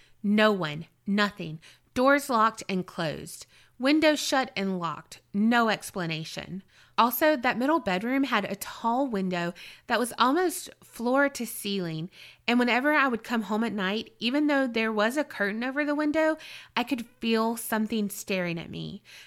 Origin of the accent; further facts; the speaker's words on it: Mississippi, United States; Hi, y'all. … from Mississippi.